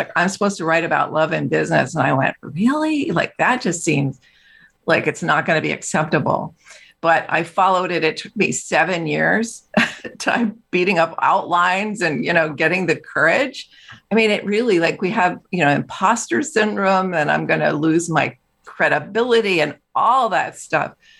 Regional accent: East Coast, United States; now in San Francisco, United States; I was from the East Coast, but we'd made our way out west in San Francisco.

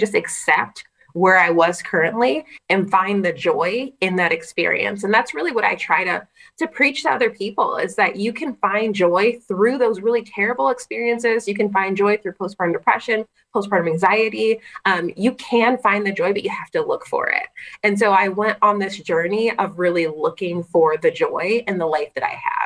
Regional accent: Connecticut, United States; I grew up in Connecticut. And so that was like the closest city to us.

